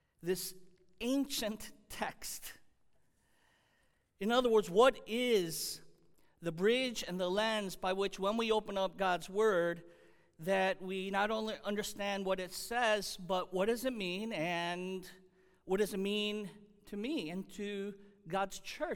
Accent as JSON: {"language": "English", "town": "Chicago", "region": "Illinois", "country": "United States", "tie": "born or raised there", "said": "Well, growing up in Chicago, we had long winters"}